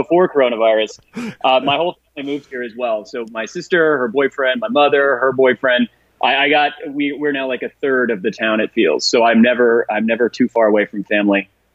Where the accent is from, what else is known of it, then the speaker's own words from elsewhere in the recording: Kansas City, Kansas, United States; I grew up in Kansas City, and I love where I'm from, but I wouldn't run away from home because I would tell my parents after I left. But once I got a driver's license, in Kansas, I would just drive.